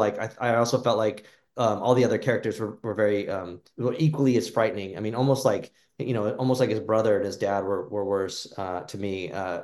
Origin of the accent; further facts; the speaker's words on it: Phoenix, Arizona, United States; And I grew up in Phoenix, so it was like 120 degrees outside.